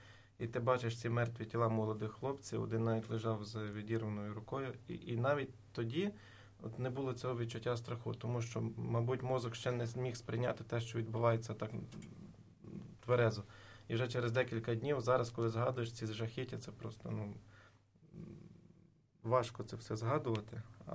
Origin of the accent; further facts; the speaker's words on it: Horokhiv, Volyn Oblast, Ukraine; я сам родом з Львівщини, жив на Волині, містечко Горохів, мій батько священик